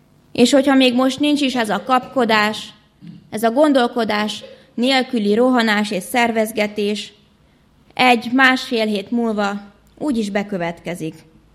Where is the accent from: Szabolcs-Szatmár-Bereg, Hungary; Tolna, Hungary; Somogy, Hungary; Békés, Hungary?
Tolna, Hungary; Madocsa; És az én falumban is, ahonnan jövök, Madocsáról, még az én nagyszüleim kisgyermekként átélték a második világháborút